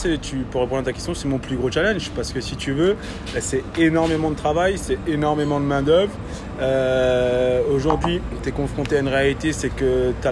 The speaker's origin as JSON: {"language": "French", "region": "Réunion", "country": "France", "said": "aujourd'hui j'ai 29 ans, je viens de La Réunion, d'une famille de charcutiers"}